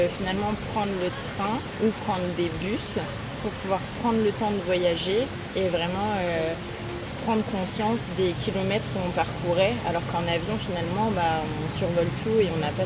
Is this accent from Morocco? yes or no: no; Brittany, France; j'ai 31 ans et je suis bretonne, j'ai habité Rennes, et sinon je viens des Côtes d'Armor.